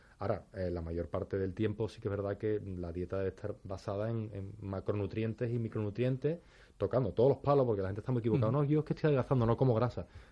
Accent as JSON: {"language": "Spanish", "town": "Seville", "region": "Andalusia", "country": "Spain", "said": "Yo soy de Sevilla, pero Málaga"}